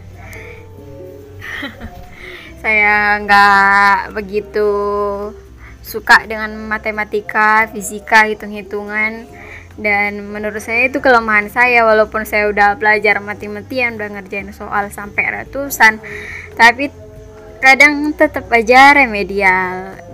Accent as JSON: {"language": "Indonesian", "region": "North Sumatra", "country": "Indonesia", "tie": "born or raised there", "said": "saya yang berasal dari SMA di ujung pelosok Sumatera Utara"}